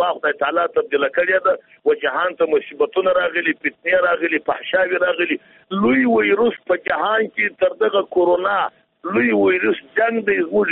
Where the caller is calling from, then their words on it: Jowzjan, Afghanistan; زه پښتون يم د جوزجان ولایت څخه مسافر په تماس کې